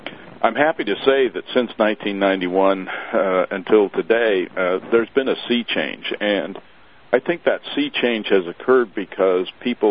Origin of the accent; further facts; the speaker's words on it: Montana, United States; as I looked around my home state, Montana